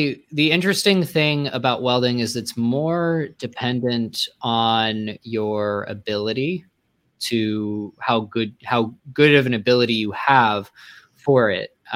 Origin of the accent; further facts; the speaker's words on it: Montana, United States; I was raised in Montana, and just started there.